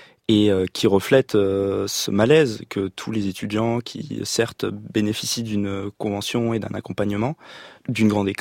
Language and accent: French; Valenton, Île-de-France, France; j'ai pas grandi dans une cité très difficile dans le 94. J'ai grandi à Valenton, qui est une ville plutôt difficile, mais dans un quartier pavillonnaire.